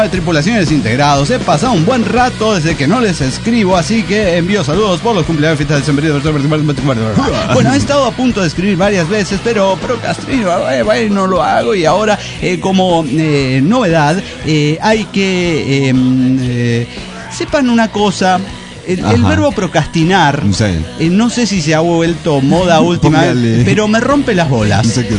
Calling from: Mexico City, Mexico; de Ciudad de México.

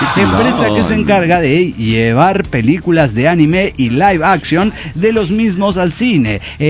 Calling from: Villazón, Potosí, Bolivia; les escribo desde mi pueblo, Villazón, Bolivia, frontera con Argentina.

